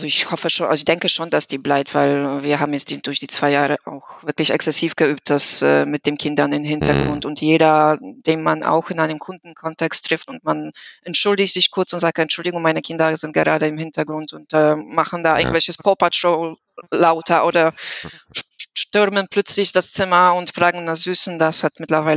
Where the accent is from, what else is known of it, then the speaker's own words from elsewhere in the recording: Poland; German is a second language; moved away as an adult; now in Wolfsburg, Germany; man hört das auch an meinem Akzent. Ich komme aus Polen. Das heißt, meine ganze Familie ist auch in Polen. Und mit meinen Mann sind wir nach Wolfsburg vor 11 Jahren umgezogen und sind auch neu in diesem Umfeld.